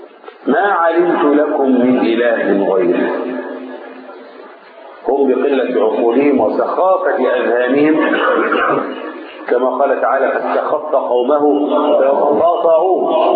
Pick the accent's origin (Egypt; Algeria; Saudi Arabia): Egypt; شوفوا مصانع الطوب عندنا في مصر من زمان